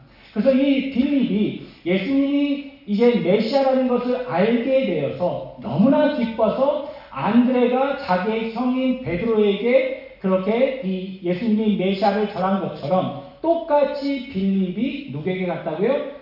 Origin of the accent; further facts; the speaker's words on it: Chungcheong, South Korea; 또 저는 충청도인데